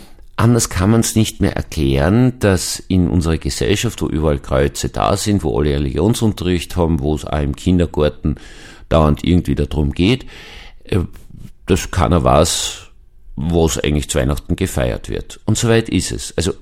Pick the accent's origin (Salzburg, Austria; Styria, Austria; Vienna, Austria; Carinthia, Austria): Vienna, Austria; Als Wiener, als jemand, der auch ganz stark von der Psychotherapie herkommt